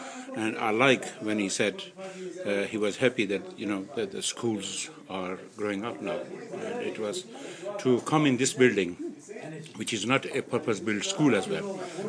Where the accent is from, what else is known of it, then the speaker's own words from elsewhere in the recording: Balham, London, United Kingdom; I'm from Balam, which is a part of his constituency as well.